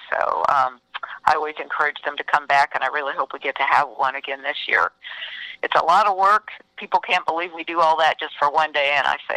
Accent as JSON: {"language": "English", "town": "Lagodi", "region": "Indiana", "country": "United States", "tie": "born or raised there", "said": "Well, I actually grew up in southern Indiana, in a little town called Lagodi, where I went to 12 years of Catholic school at St. John Parish."}